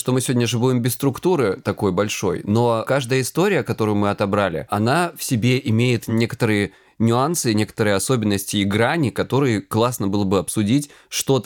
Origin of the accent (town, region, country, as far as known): Krasnodar Krai, Russia